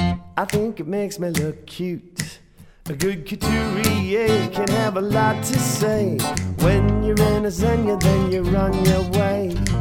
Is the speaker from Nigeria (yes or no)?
no; Bankstown, New South Wales, Australia; I grew up on Bankstown bitumen. Mom and dad were down in the ditch